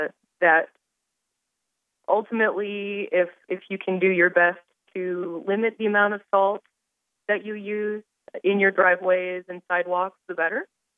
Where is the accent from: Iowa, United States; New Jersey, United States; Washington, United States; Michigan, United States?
Iowa, United States; born or raised there; now in Miami, United States